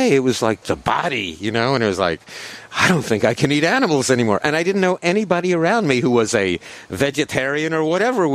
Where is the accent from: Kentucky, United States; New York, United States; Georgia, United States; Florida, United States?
New York, United States; Manhattan; I grew up in Manhattan. I went to PS 152 Manhattan, you know, in Upper Manhattan.